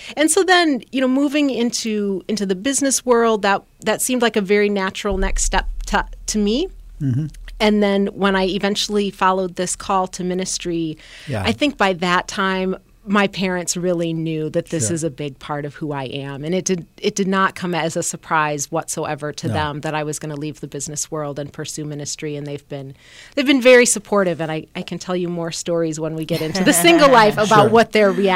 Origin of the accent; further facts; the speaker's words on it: West Point, Nebraska, United States; I grew up in West Point, Nebraska.